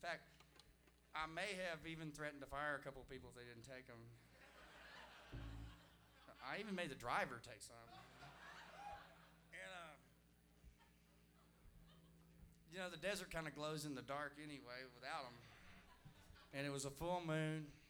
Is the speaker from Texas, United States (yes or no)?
yes; San Antonio, Texas, United States; played Austin, Texas, which is only about 90 miles north of where I'm from. So I'm from San Antonio.